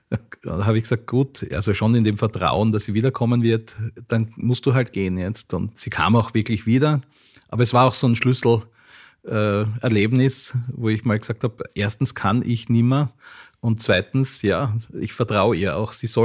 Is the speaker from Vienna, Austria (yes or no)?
no; Graz, Styria, Austria; Also ich bin in einer sehr liebevollen Familie und Umgebung aufgewachsen in Graz, Maria Trost, sehr bürgerlich, ganz normal. Vater war Eisenbahner, Mutter Bauingenieurin.